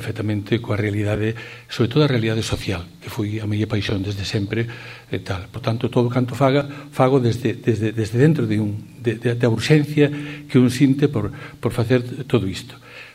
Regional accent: Negreira, Galicia, Spain; also born or lived in A Baña; son natural da Baña, nacido aí no Ceilán, o ladiño de Negreira

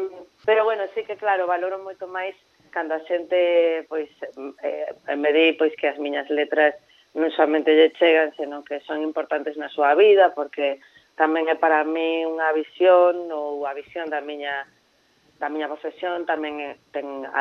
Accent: Vigo, Galicia, Spain; also born or lived in Moaña; Eu criei-me en Vigo, estudié en Vigo, todo, fixen a miña carreira. Comecei nas rúas de Vigo

